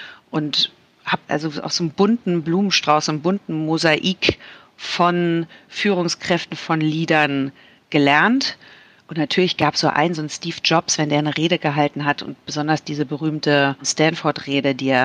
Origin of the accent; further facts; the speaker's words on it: Berlin, Germany; born there; Ich bin in Berlin geboren, Ende der 70er Jahre, fast an der Mauer.